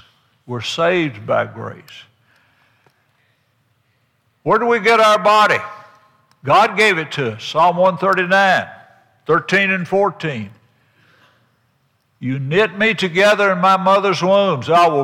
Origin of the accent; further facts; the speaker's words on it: Tennessee, United States; When I was growing up in Hickman County, Tennessee, we traded Harbor Store.